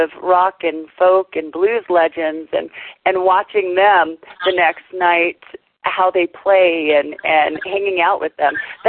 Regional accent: Southwest, United States; growing up in the Southwest, everybody knows and loves the Telluride Bluegrass Festival.

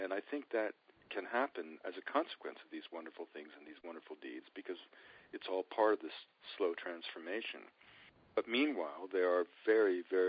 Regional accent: Canada; I was raised in Canada to believe those valleys are just rock

